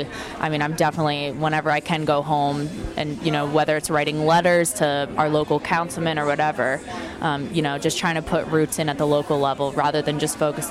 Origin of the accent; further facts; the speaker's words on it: Quakertown, Pennsylvania, United States; now in Washington, D.C., United States; I'm from Quakertown, Pennsylvania, but I currently live in Washington, D.C.